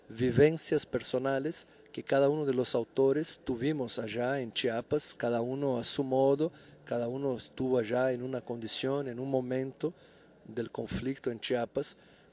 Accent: Brazil; Yo soy un periodista brasileño que tengo una vinculación muy fuerte con Chiapas

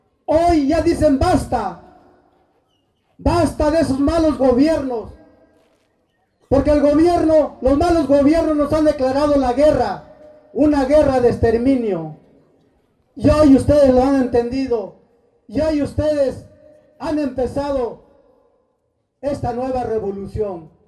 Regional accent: Oaxaca, Mexico; yo vengo de Oaxaca, de la región Chinanteca.

